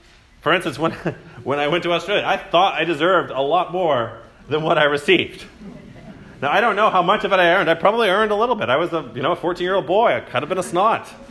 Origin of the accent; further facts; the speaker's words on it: College Station, Texas, United States; And so I grew up in College Station, where I was kind of, I counted, I mattered.